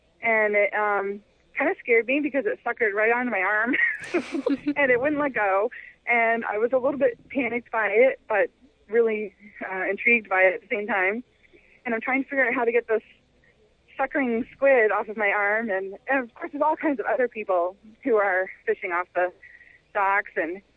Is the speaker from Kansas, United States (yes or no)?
no; Castine, Maine, United States; now in Old Orchard Beach, United States; Well, when I was a child, I lived down east in Castine, Maine, which is on Penobscot Bay.